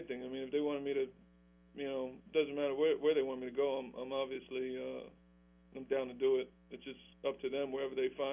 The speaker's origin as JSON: {"language": "English", "region": "New Jersey", "country": "United States", "tie": "born or raised there", "said": "And, you know, I grew up in Jersey, so it was also part of the decision process."}